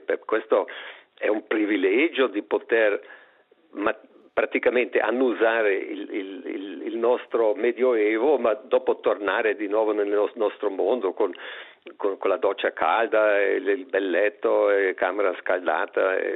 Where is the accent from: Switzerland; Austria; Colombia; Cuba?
Austria; Vienna; Italian is a second language; perché io sono viennese, io sono austriaco, per quello il mio italiano è un po' limitato